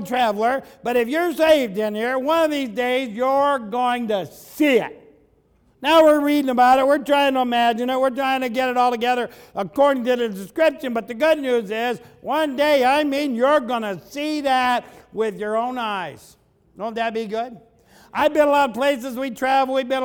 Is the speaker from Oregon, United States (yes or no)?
no; Ohio, United States; I mean, we're from Ohio. What are we doing in Hawaii anyway?